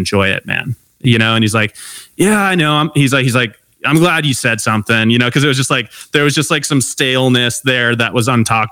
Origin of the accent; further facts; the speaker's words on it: Long Beach, California, United States; I grew up in Long Beach, California. He grew up in Pittsburgh. So just totally different upbringings.